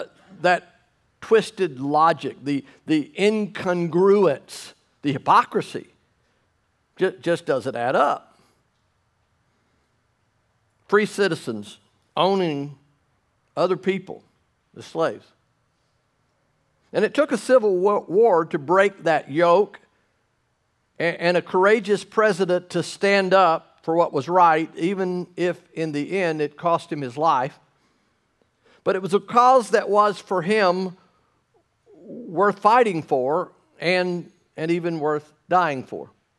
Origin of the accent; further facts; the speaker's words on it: United States; And as an American, I find it mind-boggling.